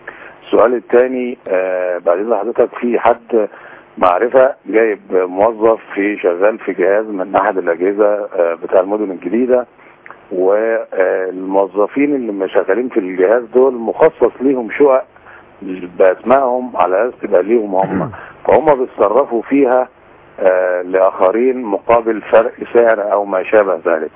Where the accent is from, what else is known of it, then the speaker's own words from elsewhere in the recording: Mansoura, Dakahlia, Egypt; born there; now in Cairo, Egypt; أنا يعني من مواليد المنصورة الداخلية ومقيم في القاهرة، وعندي قرية هناك في البلد